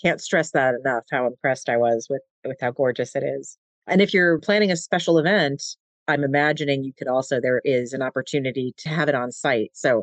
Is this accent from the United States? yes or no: yes; East Coast, United States; And when you grow up around museums, you know, I grew up on the East Coast, there's this feeling of history and it's propelling you forward.